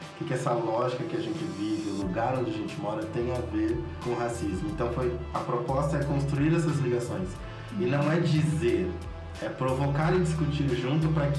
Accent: São Paulo, Brazil; principalmente falando de Parelheiros, que é onde eu moro, onde eu cresci

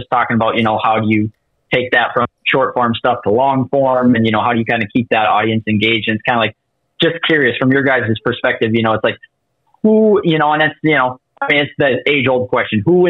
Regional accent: Midwest, United States; growing up in the Midwest

